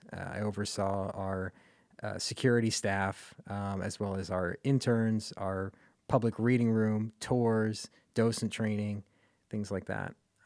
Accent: Virginia, United States; I'm originally from Virginia, and I always knew I wanted to work in museums

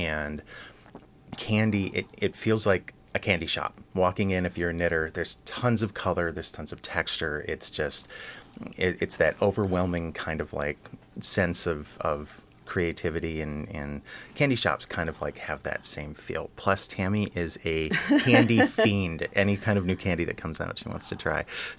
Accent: Illinois, United States; also born or lived in Michigan; So so I grew up in Illinois on the Mississippi River

